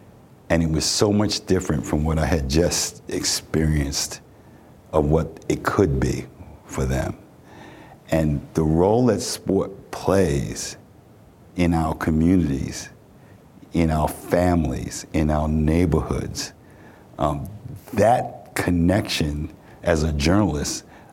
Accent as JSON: {"language": "English", "town": "Brooklyn", "region": "New York", "country": "United States", "said": "I'm a kid from Brooklyn, played stickball and basketball."}